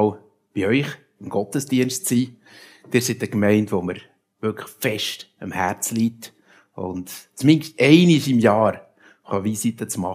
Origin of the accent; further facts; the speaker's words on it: Bern, Switzerland; accent: Bernese German; soll ich Berndeutsch oder Hochdeutsch predigen, wobei, wie gesagt, Hochdeutsch kann ich nicht.